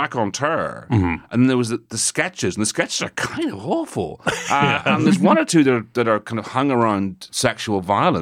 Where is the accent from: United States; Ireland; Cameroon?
Ireland; now in United Kingdom; being Irish in London, being Irish in England, was associated.